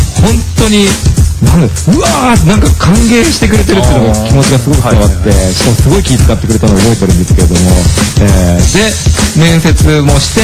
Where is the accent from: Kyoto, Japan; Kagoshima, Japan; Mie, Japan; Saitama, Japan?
Saitama, Japan; 僕はですね、埼玉県出身なんですごく嬉しいんですけど